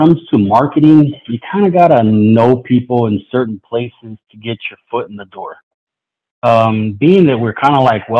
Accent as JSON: {"language": "English", "town": "San Diego", "region": "California", "country": "United States", "said": "Well, since we're from San Diego, we started in San Diego, we're actually going to continuously grow out of San Diego."}